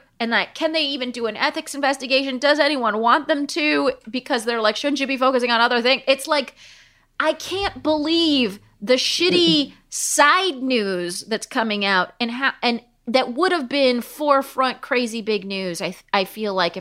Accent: New York, United States; he answered a couple of questions that I thought were so important for me to understand as a New Yorker.

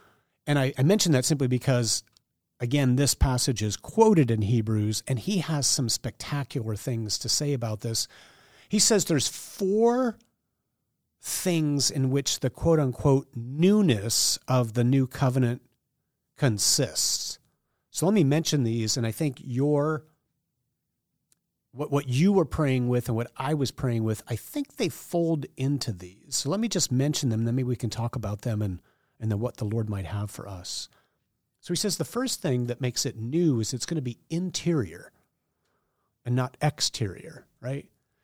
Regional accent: United States; like, as an American, I don't have a love relationship with laws.

